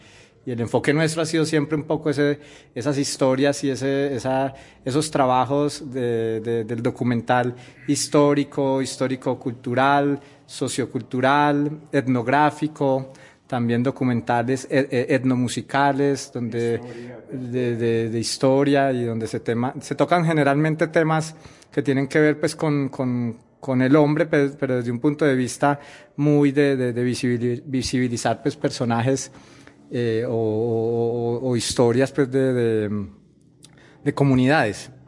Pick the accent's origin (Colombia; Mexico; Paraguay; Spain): Colombia; tuve la fortuna de conocer nuestras raíces colombianas desde muy niño